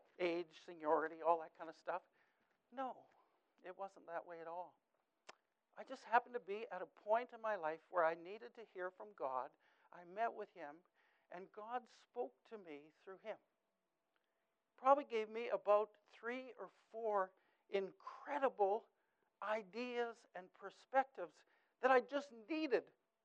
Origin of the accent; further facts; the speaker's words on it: Saskatchewan, Canada; moved away; also born or lived in California; I was raised in Saskatchewan.